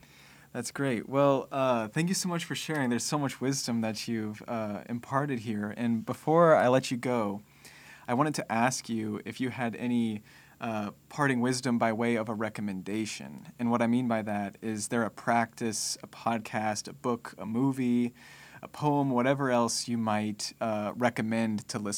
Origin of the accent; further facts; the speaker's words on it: Missouri, United States; also born or lived in Boston; I mean, Kentucky would be the South, but I'm from the Midwest, Missouri, which is not too far.